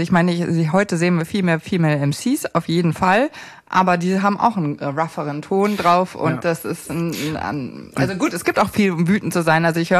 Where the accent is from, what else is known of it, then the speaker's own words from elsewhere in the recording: Bavaria, Germany; da, wo ich herkomme, das rassistisches Niederbayern, Oberbayern-Grenze